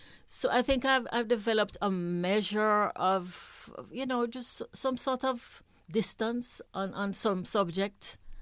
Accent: Jamaica; moved away as an adult; also born or lived in New York; I didn't leave Jamaica until I was in my early 20s. I went to New York to study art, but I did. I grew up in Jamaica, I would say, for the first 20 years of my life.

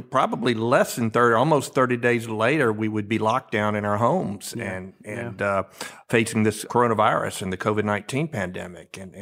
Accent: Shreveport, Louisiana, United States; small communities in North Louisiana, including my hometown of Shreveport

